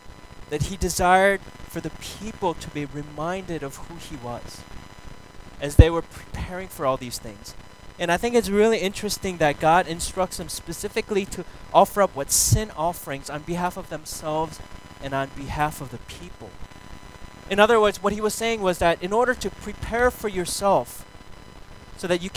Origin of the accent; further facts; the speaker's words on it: Minnesota, United States; I grew up in Minnesota, so everyone around me was blue eyes and blonde hair.